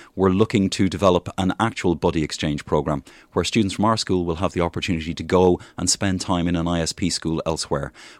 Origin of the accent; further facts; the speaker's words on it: Kilkenny, Leinster, Ireland; moved away as an adult; So I'm from Ireland. I've taken over the position of principal, having come from Kilkenny in the Republic of Ireland.